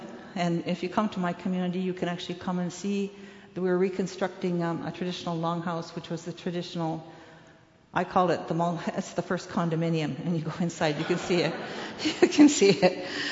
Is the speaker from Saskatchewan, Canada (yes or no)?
no; Six Nations of the Grand River, Ontario, Canada; I am from the Six Nations of the Grand River. It's about an hour and a half drive on good days.